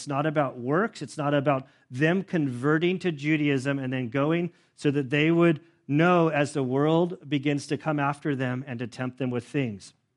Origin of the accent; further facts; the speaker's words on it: Lake Tahoe, United States; I was inviting them to my hometown of Lake Tahoe, my childhood home